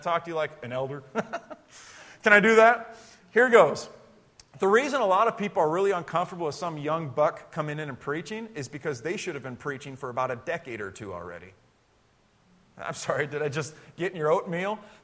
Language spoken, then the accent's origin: English; United States; born there; I speak English. I was born in America, and so I speak English.